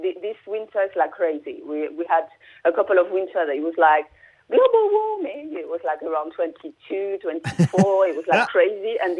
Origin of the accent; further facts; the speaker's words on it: Paris, Île-de-France, France; also born or lived in Martinique; I'm from Paris.